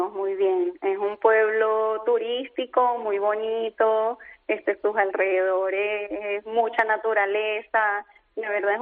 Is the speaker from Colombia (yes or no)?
no; Venezuela; now in Spain; Nosotros salimos de Venezuela, llegamos a Madrid y al ser un cambio de la ciudad a la parte rural